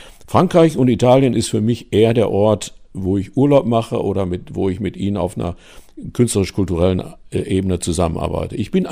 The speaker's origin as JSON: {"language": "German", "region": "Lower Saxony", "country": "Germany", "tie": "born there", "lives_now": "Bockum-Hövel, Germany", "said": "Ich bin ja geboren in Niedersachsen auf einem Dorf mit 7 Häusern."}